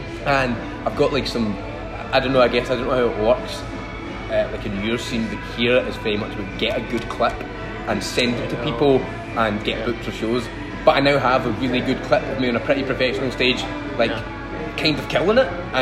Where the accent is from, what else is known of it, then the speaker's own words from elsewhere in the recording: Glasgow, Scotland, United Kingdom; I'm from Glasgow out of those three.